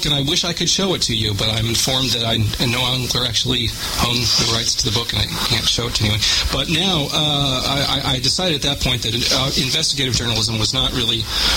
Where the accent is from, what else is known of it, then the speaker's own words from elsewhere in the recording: California, United States; So I thought, well, I'm from California, so I thought Disneyland.